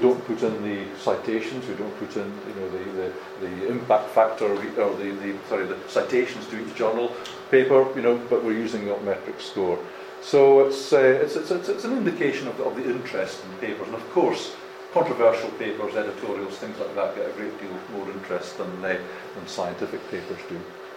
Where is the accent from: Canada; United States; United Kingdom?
United Kingdom; Scotland; being a Scotsman, I tend to use the free ones.